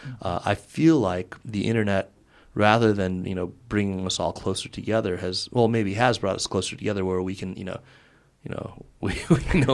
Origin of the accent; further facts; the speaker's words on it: United States; being a kind of functionally bicultural person as an American, as a Chinese person.